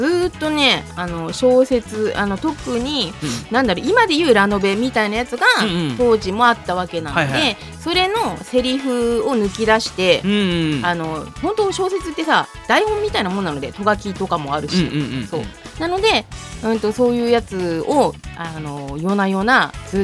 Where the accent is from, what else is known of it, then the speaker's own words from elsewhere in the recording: Ibaraki, Japan; 私は茨城県ですけど